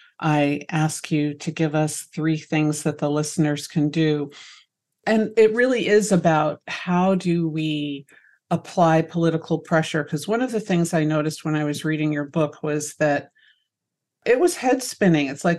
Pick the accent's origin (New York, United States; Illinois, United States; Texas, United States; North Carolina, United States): New York, United States; Manhattan; born there; And I was born in Manhattan, so it's not exactly like I was born in some lily white place.